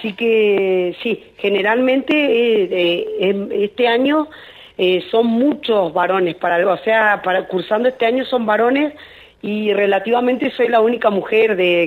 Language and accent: Spanish; Comodoro Rivadavia, Chubut, Argentina; yo soy de acá de Comodoro